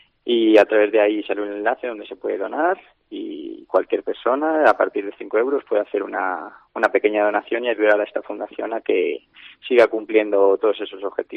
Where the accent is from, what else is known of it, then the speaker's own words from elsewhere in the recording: Castile and León, Spain; mi pueblo, que es donde voy a terminar en Ávila, pues qué mejor que terminar allí con toda mi familia. Tengo mucha familia también en Ávila capital